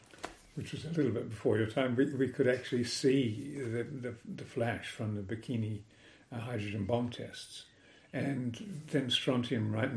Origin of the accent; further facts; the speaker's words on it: Opotiki, Bay of Plenty, New Zealand; born there; And I was born in Opotiki